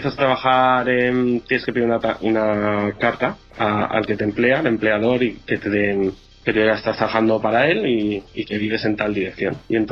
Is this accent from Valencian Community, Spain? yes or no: yes; Alicante, Valencian Community, Spain; bueno, yo soy de Alicante, pero vivía en Valencia, y te encuentras con un pueblo ahí en medio de Irlanda de 20.000 habitantes